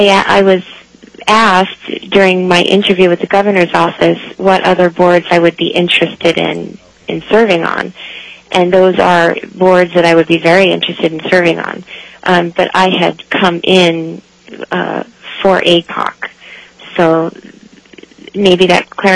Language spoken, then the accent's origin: English; New York, United States; born there; now in Alaska, United States; I love Alaska, I consider it my home, even though I was born in New York, and it is my home now and will be for the long term.